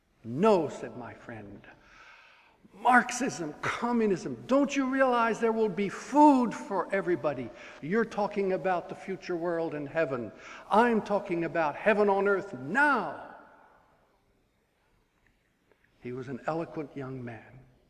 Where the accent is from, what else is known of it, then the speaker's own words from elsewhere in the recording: Belgium; I was raised in Belgium, a second generation missionary